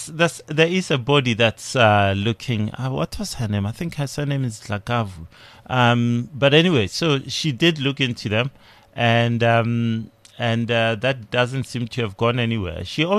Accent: Limpopo, South Africa; I'm from Limpopo originally.

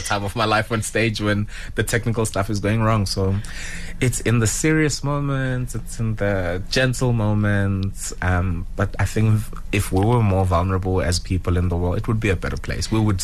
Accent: Limpopo, South Africa; a lot of people from where I'm from Twendo, from Venda really, really hold.

